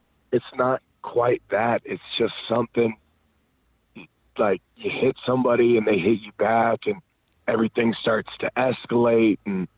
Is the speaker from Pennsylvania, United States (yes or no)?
no; Texas, United States; born there; now in Benicia, United States; I was born in Texas, moved around a ton, but right now home base is Benicia, California, which is Bay Area, North Bay, right at the top of the Bay.